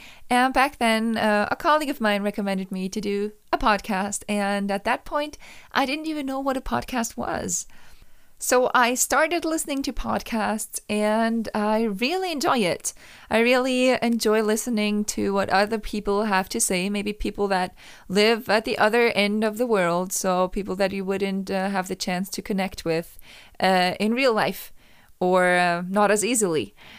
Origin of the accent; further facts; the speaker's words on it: Austria; English is a second language; And of course, I grew up in Austria. So it would be weird if I had nothing Austrian in me. But at the same time, as I said, I don't feel very much Austrian.